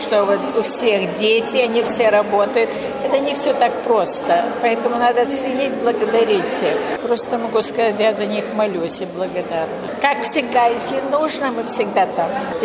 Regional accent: China; Я, правда, не из России, я из Китая

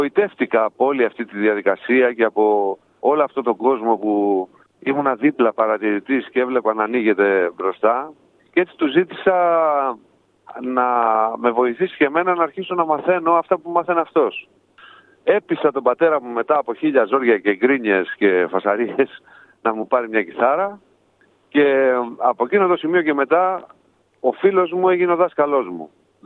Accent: Athens, Attica, Greece; Εγώ γεννήθηκα στην Αθήνα, μεγάλωσα στην Αθήνα, μεγάλωσα στο Μενίδη. Για λίγα χρόνια βέβαια είχα περάσει και από τα Καμίνια, μια γειτονιά που είναι στο Πειραιά, κοντά στον Πειραιά.

